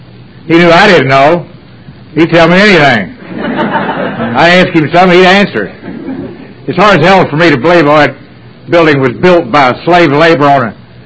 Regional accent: Louisville, Kentucky, United States; Anyway, I'm from Louisville, Kentucky.

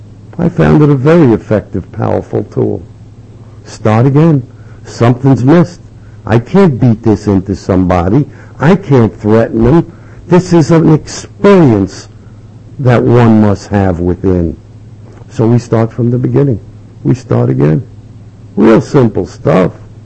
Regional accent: Brooklyn, New York, United States; now in Staten Island, United States; since I'm from Brooklyn, and I've been transplanted to Staten Island, I found that we have the Tibetan Museum there.

